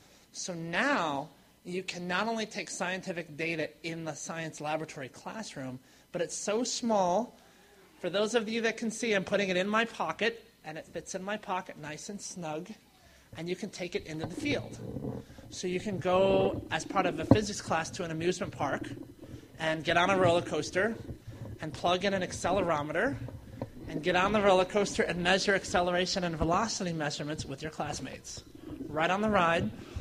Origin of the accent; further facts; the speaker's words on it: Illinois, United States; Wow, it's a pleasure to be back in my home state of Illinois.